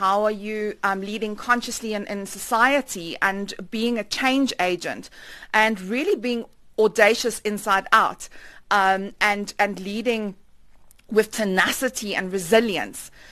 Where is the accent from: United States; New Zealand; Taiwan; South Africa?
South Africa; we're from South Africa